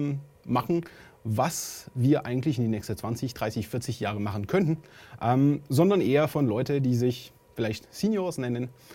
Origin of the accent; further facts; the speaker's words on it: France; German is a second language; also born or lived in United States; now in Germany; habe ich vorhin gesagt. Ich komme aus Frankreich, habe ich ein bisschen in Amerika gearbeitet und jetzt in Deutschland.